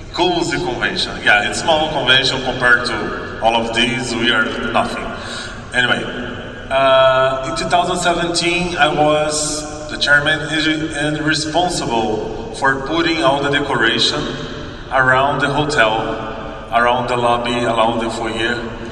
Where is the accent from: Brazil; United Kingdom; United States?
Brazil; We are from Brazil, we are not as welfare as you guys.